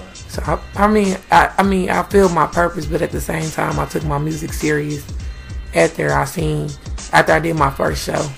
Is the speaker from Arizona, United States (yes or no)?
no; Milwaukee, Wisconsin, United States; I'm originally from here. I was born in Milwaukee, Wisconsin.